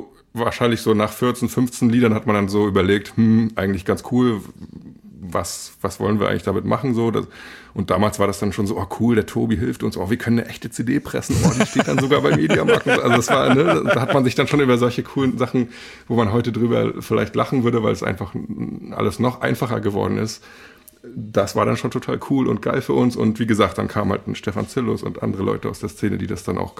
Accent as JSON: {"language": "German", "town": "Rostock", "region": "Mecklenburg-Vorpommern", "country": "Germany", "said": "ich bin Rostocker."}